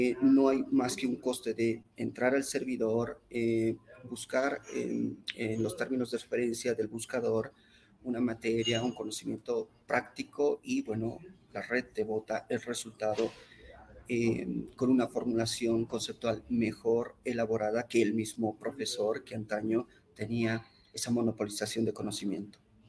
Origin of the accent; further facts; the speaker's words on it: Bolivia; Pensemos simplemente nosotros como bolivianos en la actual crisis sistemática del sistema judicial, ¿no?